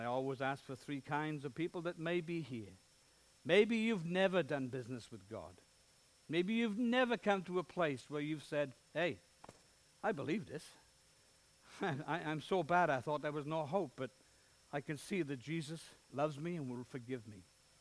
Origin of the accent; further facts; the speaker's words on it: Wales, United Kingdom; we hadn't done much of Australia, being Welsh people.